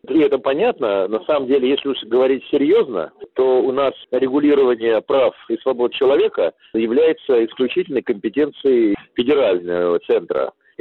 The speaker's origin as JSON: {"language": "Russian", "region": "Saint Petersburg", "country": "Russia", "tie": "born or raised there", "said": "я вырос в Петербурге, я родился на Гончарной улице."}